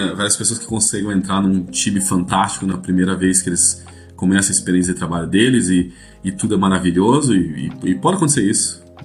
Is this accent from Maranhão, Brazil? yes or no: no; Curitiba, Paraná, Brazil; now in Estonia; Eu sou de Curitiba, meus filhos também são de Curitiba